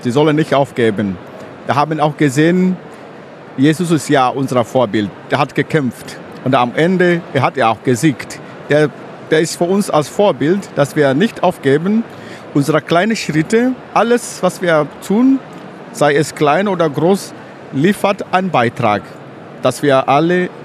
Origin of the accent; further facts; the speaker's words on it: Kilimanjaro, Tanzania; now in Germany; Ja, ich komme aus dem Kilimandscharo, aus dem Hang, 2000 Meter schon hoch, geboren, aufgewachsen. Jetzt wohnen meine Eltern da und ich bin hier in Deutschland.